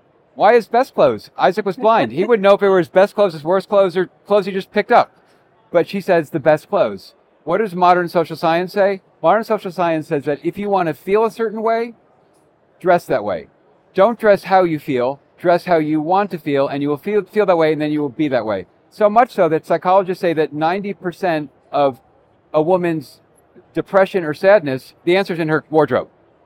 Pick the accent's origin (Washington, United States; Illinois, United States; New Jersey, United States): New Jersey, United States; New Jersey.